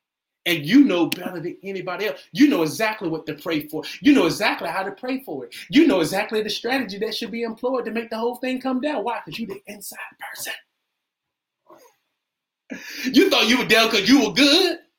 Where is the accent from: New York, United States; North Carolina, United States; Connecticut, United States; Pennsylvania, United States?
North Carolina, United States; Kittrell; We still don't have a stoplight. My wife told me to stop claiming him. I grew up in Kittrell.